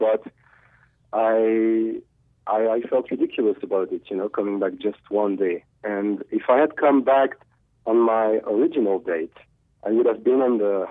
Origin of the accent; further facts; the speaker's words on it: Arras, Hauts-de-France, France; is Arras in the north of France.